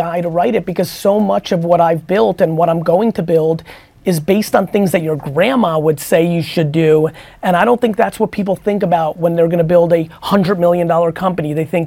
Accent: New York, United States; also born or lived in New Jersey; I grew up again in New York, New Jersey, where the Z100.

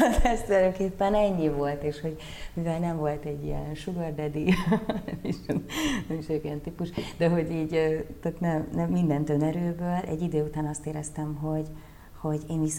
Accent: Hungary; És akkor magyarként egy picit olyan egyszerre olyan magányos érzés volt, tehát nem volt kint annyi magyar, mint amennyi francia mondjuk

